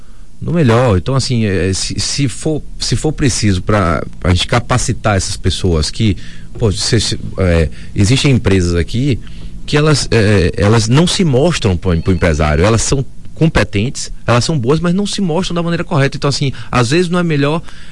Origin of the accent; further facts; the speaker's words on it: Jauá, Bahia, Brazil; Inclusive eu passei a minha infância quase toda em Jauá.